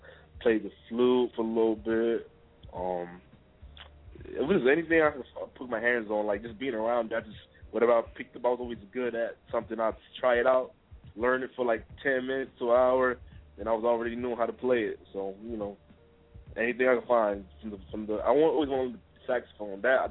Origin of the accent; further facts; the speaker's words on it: Jamaica; I'm Jamaican.